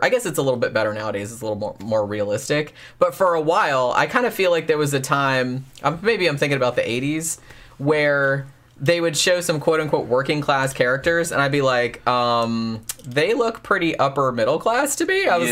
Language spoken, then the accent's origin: English; Florida, United States; even though it's Arkansas and I grew up in Florida, but it looked similar.